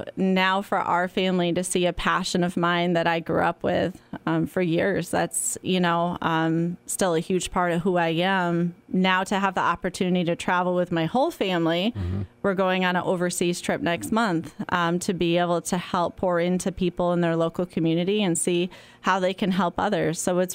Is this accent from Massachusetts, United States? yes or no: yes; Plainfield, Massachusetts, United States; And then to find myself now planted here in Berkshire County, I grew up in Plainfield, only a half hour away.